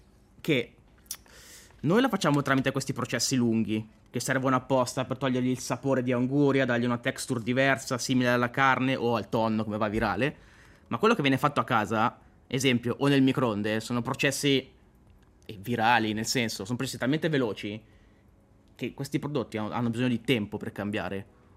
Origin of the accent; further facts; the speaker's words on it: Como, Lombardy, Italy; Io sono cresciuto a Como.